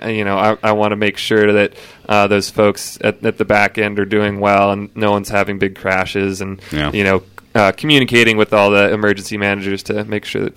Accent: Manhattan, Kansas, United States; a buddy of mine, Curtis Feltner, who is from my hometown of Manhattan, Kansas

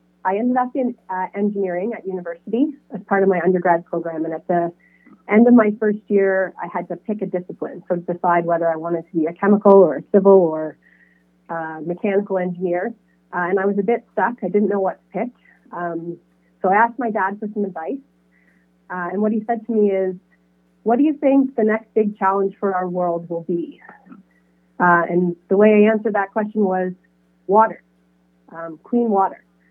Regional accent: Deep River, Ontario, Canada; And it was back home for me. I grew up in Deep River

